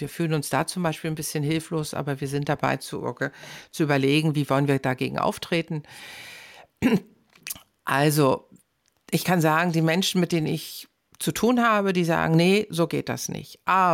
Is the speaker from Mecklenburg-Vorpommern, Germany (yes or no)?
no; Berlin, Germany; Wenn ich an meine Heimatstadt Berlin denke, wo ich ja auch oft bin